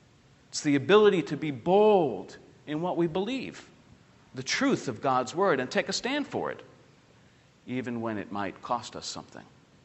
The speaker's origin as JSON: {"language": "English", "town": "Queens", "region": "New York", "country": "United States", "tie": "born or raised there", "said": "Now, I grew up in Queens, New York, and so I don't have a ton of experience camping."}